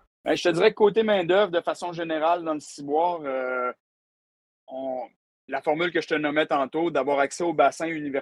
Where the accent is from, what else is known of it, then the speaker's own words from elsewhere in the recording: Quebec, Canada; On vient du Lac-Saint-Jean. C'est dans nos gènes, je pense, d'être accueillants